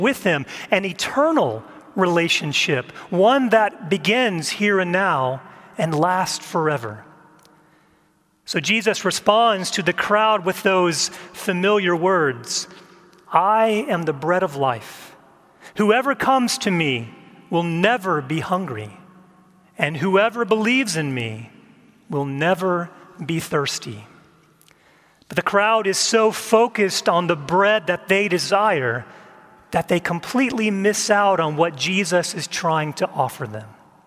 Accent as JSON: {"language": "English", "region": "Texas", "country": "United States", "tie": "born or raised there", "said": "So growing up in Central Texas, I would often hear a phrase"}